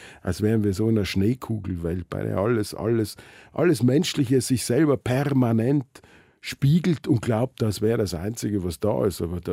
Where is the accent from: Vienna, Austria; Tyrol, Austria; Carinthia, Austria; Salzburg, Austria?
Tyrol, Austria; ich als Tiroler, für mich waren die Berge immer das große Gegenüber.